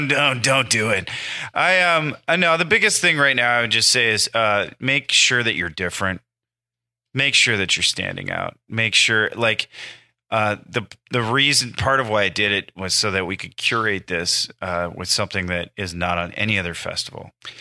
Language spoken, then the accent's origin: English; Iowa, United States; now in Los Angeles, United States; That's where I'm from. If there was a while when I thought I was going to have to move back from LA to Iowa, a very real prospect